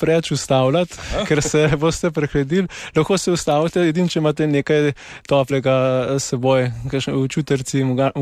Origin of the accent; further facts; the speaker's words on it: Jesenice, Upper Carniola, Slovenia; Ja, jaz sem domačin tukaj iz Jesenic